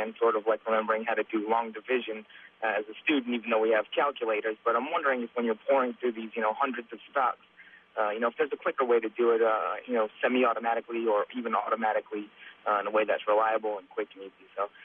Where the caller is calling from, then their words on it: Columbia, South Carolina, United States; I'm from Columbia, South Carolina, and I'm a podcast listener.